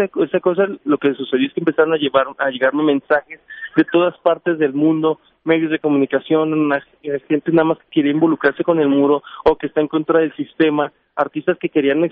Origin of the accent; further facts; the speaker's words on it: Guadalajara, Jalisco, Mexico; also born or lived in Los Angeles / San Diego; now in Tijuana, Mexico; yo tengo 10 años viviendo en la frontera. Uh-huh. Yo soy originario de Guadalajara, pero he vivido muchos años en la frontera. Me tocó vivir en Estados Unidos, en Los Ángeles, en San Diego. Uh-huh. Ahora yo tengo 10 años viviendo en Tijuana.